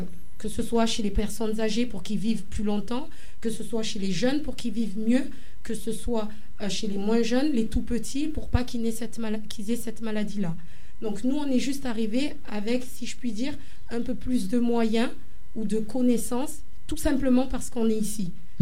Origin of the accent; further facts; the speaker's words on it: Marseille, Provence-Alpes-Côte d'Azur, France; Parce que nous sommes Marseillais et on s'est rendu compte que nous étions dans une ville qui était cosmopolite.